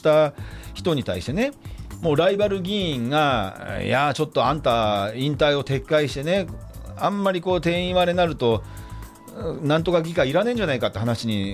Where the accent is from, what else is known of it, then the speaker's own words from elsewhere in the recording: Yokohama, Kanagawa, Japan; 私の地元っていうのはですね横浜市の鶴見区の夜行というところなんですけどね、川崎から南武線で2つ目のところで、夜行というところが地元なんですが、まあ、よく川崎と勘違いされてしまうんですけども横浜市なんですね。